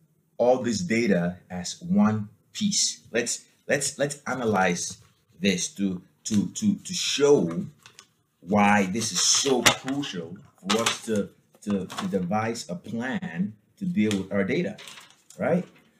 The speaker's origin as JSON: {"language": "English", "town": "Yaoundé", "region": "Centre", "country": "Cameroon", "tie": "born there", "said": "I was born in Yaoundé, Cameroon."}